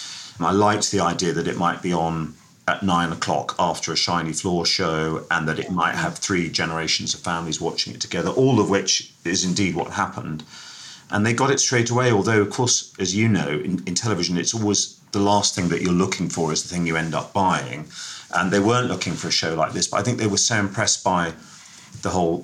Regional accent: United Kingdom; as a British producer

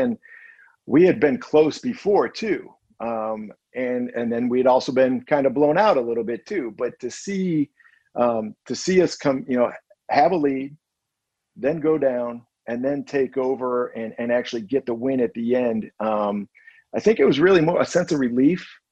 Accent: Chicago, Illinois, United States; growing up on the north side of Chicago, growing up in Chicago, you would think Chicago was a suburb of South Bend.

